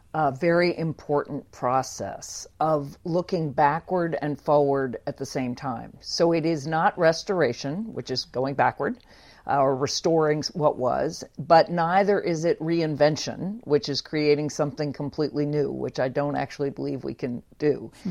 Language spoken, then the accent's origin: English; the South, United States; And I grew up in the South with, on one side, Southern relatives going back a couple centuries in Virginia, North Carolina, and Kentucky.